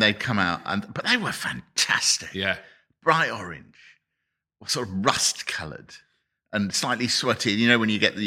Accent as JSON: {"language": "English", "town": "Harrow", "region": "London", "country": "United Kingdom", "tie": "born or raised there", "said": "Near where I grew up in Harrow in Northwest London"}